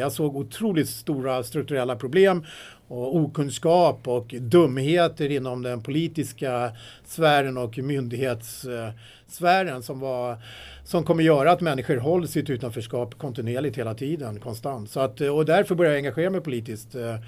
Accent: Trollbäcken, Stockholm County, Sweden; Och jag växte upp i Trollbäcken och nere vid Dreviken.

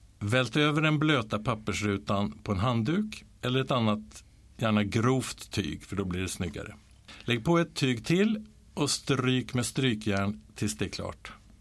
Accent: Uppsala, Uppsala County, Sweden; born there; 1612 grundades en papperskvarn i min födelsestad Uppsala.

